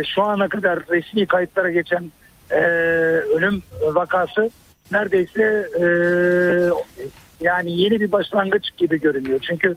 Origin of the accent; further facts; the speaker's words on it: Adıyaman, Turkey; Baba mahallem, doğup büyüdüğüm mahalle.